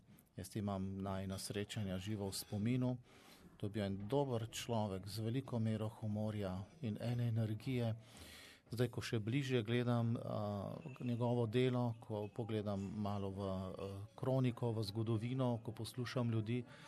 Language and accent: Slovenian; Ljubljana, Central Slovenia, Slovenia; Jaz sem Ljubljančan, to mogoče ni najboljše priporočilo